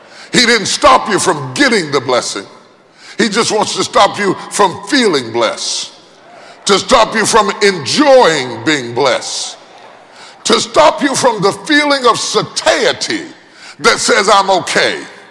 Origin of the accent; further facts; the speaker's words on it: West Virginia, United States; I was a little fat little kid growing up in West Virginia.